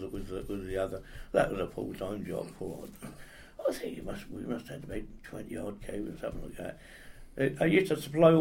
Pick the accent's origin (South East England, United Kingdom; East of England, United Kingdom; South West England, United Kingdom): East of England, United Kingdom; Cambridge; Yeah, yeah. I was from Cambridge, you know, and I don't talk about it too much.